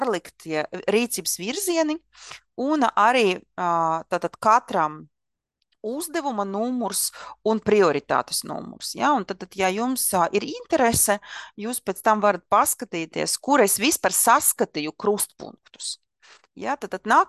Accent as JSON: {"language": "Latvian", "region": "Riga", "country": "Latvia", "said": "kurus es kā rīdzinieks nemaz nezinu, kad ir tādas vietas"}